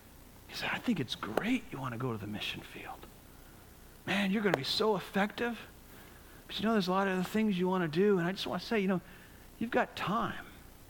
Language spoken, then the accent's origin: English; Connecticut, United States; Years ago, I grew up in Connecticut, and we were right on the coast